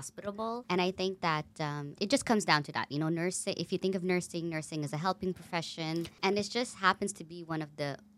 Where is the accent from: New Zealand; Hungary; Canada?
Canada; Montreal, Quebec; born there; I'm a Filipina, born in Montreal, but Filipina. My parents are my dad's from Bicol. My mom is from Manila.